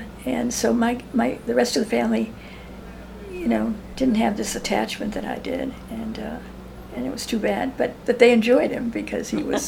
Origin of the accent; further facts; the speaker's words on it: Boston, Massachusetts, United States; now in Ann Arbor, United States; I'm from Boston.